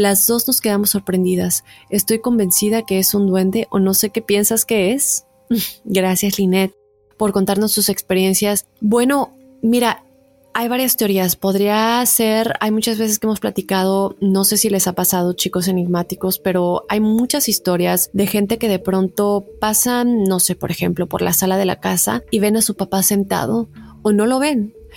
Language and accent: Spanish; Mexico; Yo viví toda mi niñez en México con mi mamá y dos hermanas.